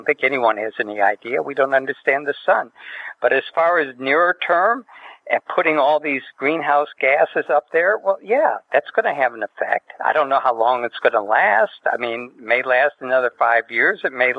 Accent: United States; if you ask me what I am, I'm an American.

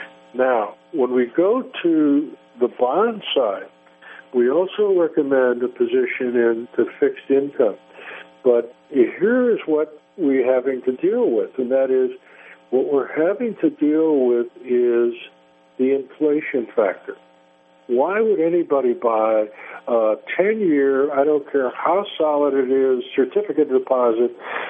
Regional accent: Chicago, Illinois, United States; I've got a real axe to grind because I grew up in Chicago, and I see what's happening in Michigan, and I see what's happening in Illinois.

